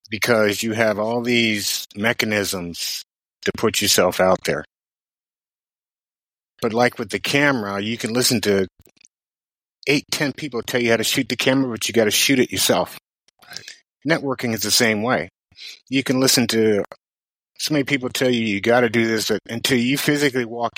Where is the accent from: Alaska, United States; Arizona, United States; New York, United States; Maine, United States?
Alaska, United States; Fairbanks; I'm originally from Fairbanks, Alaska.